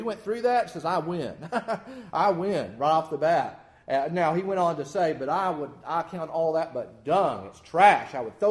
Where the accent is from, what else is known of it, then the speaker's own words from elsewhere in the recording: Texas, United States; You know, where Sister Lynn and I grew up back in Texas, we met, we remember an old Baptist church back there